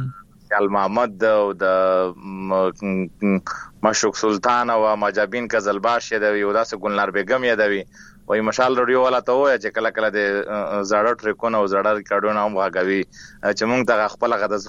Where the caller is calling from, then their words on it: Khyber Pakhtunkhwa, Pakistan; یم د شمالي وزیرستان سیر کوټ سپلګا کلین